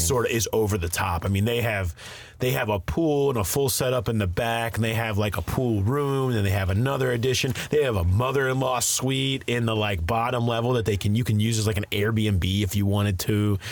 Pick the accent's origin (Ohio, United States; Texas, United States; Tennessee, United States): Ohio, United States; Mason; I grew up in Mason, Westchester area, and it's fine. You know, I grew up a suburban guy. I hardly ever went downtown or came.